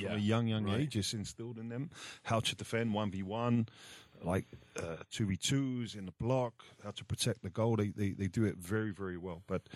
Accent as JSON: {"language": "English", "region": "England", "country": "United Kingdom", "tie": "born or raised there", "said": "growing up in England, it was partial compared to where I went to Italy"}